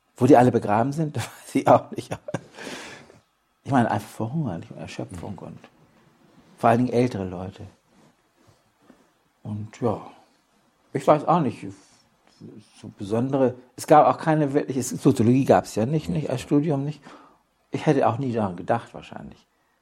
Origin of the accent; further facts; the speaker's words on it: Lüneburg, Lower Saxony, Germany; Ich wusste auch nicht genau, ob Lüneburg, also meine Heimatstadt, nun in der sowjetischen Zone oder in der englischen Zone ist.